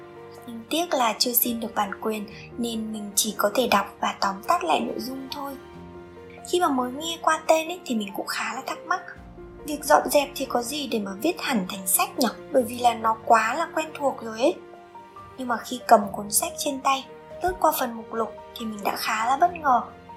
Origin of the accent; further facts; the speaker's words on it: Northern Vietnam, Vietnam; also born or lived in Ho Chi Minh City; Mặc dù sinh ra và lớn lên ở miền Bắc, nhưng phải tận tới khi quay trở lại Hà Nội sau gần 15 năm ở Sài Gòn